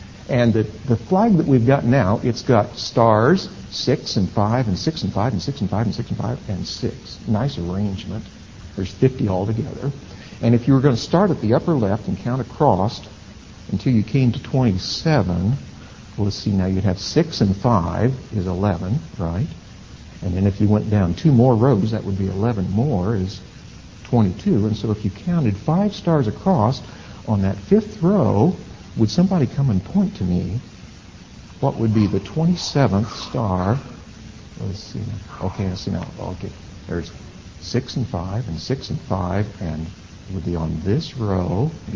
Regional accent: Indiana, United States; I was from Indiana. And Indiana was the 19th state in the Union, and I knew which star on the flag it was.

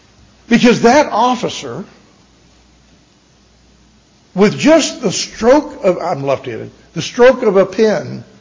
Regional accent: Tampa, Florida, United States; I know the story the way it was presented to me as I was growing up in Tampa in a Methodist home there.

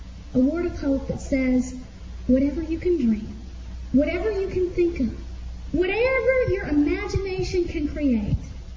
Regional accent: United States; as a person who has had the privilege of growing up in the United States and has so many modern conveniences and so much freedom

